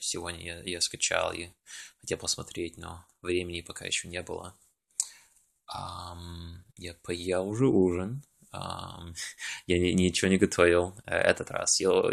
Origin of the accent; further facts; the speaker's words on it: Russia; moved away; он говорит лучше, чем я, потому что он был старше, чем меня, когда он из России приехал. Но я, у меня акцента почти никто не знает, что у меня акцента нету русского.